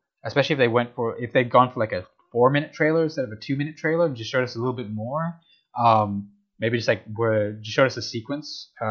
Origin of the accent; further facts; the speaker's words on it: India; I like the Indian music at the start, but I'm biased. I'm Indian.